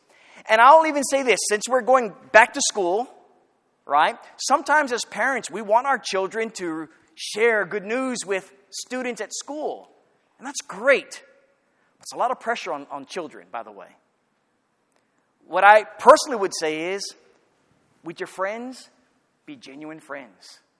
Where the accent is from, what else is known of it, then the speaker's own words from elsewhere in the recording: Maui, Hawaii, United States; I grew up on Maui. I'm from the islands. And I came to the mainland to go to school.